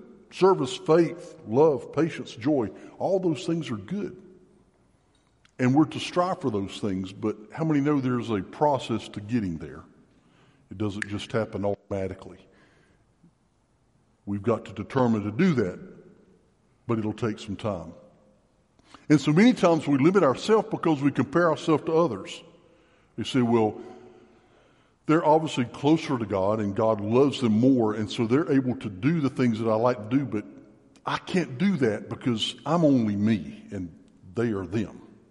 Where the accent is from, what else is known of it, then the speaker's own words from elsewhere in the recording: Brunswick, Georgia, United States; I'm from Brunswick and I'm a nobody. Who's heard of Brunswick?